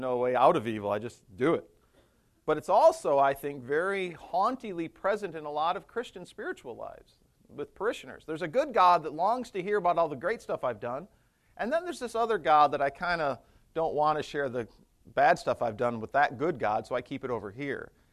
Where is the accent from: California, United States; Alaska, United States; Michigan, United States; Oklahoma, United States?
Michigan, United States; Paw Paw; I grew up in Paw Paw, Michigan